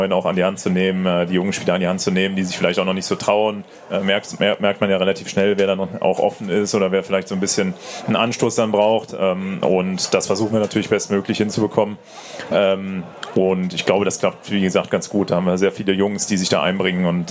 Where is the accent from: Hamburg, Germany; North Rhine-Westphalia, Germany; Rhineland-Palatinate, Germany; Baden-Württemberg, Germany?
North Rhine-Westphalia, Germany; Cologne; Ich bin nur in Köln groß geworden und habe da gespielt. Dann war ich ein halbes Jahr in Salzburg